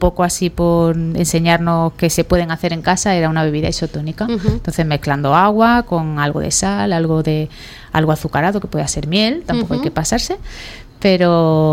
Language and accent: Spanish; Seville, Andalusia, Spain; Yo, por ejemplo, que soy de Sevilla